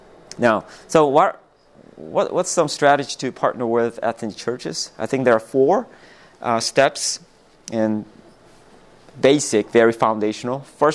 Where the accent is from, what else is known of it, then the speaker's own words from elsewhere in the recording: South Korea; English is a second language; For example, I'm from South Korea. I speak Korean to my kids at home.